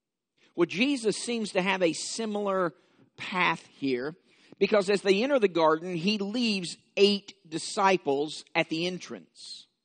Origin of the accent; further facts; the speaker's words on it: Kentucky, United States; also born or lived in Florida; When we moved years ago from Florida to my home state of Kentucky, my wife and I, stood on the front porch